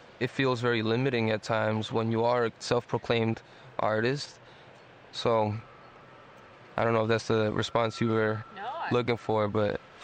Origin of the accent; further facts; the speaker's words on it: Bronx, New York, United States; And growing up in the Bronx, walking always told a story.